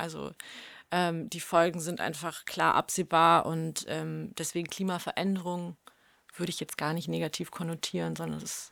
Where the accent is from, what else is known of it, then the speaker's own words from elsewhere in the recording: Düsseldorf, North Rhine-Westphalia, Germany; Also ich komme ja wie gesagt aus Düsseldorf, das ist 20 Minuten von Lützerath, damals Lützerath entfernt.